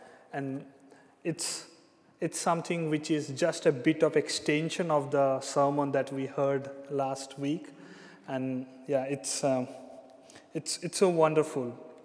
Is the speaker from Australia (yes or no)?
no; India; English is a second language; moved away as an adult; now in Zeist, Netherlands; I come all the way from India. Of course, today I'm not coming from India. I live in Zeist.